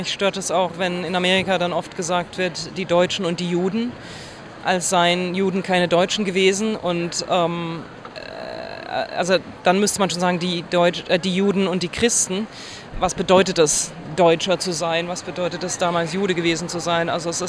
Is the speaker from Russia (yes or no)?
yes; Russia; Ich habe sibirische und jüdische Vorfahren. Ich bin in der Sowjetunion geboren, aber in Russland aufgewachsen.